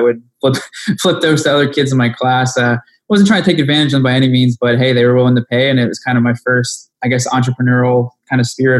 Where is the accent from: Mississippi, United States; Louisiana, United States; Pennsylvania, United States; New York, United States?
Pennsylvania, United States; Bethlehem; Yeah, so I'm from Bethlehem, Pennsylvania. It's about an hour north of Philadelphia, and I've lived here and grew up my whole life.